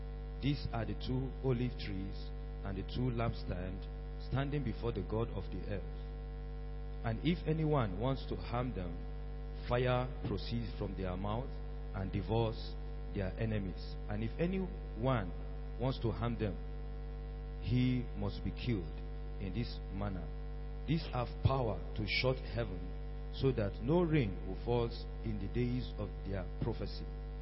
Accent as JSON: {"language": "English", "region": "Bauchi", "country": "Nigeria", "said": "from Bauchi."}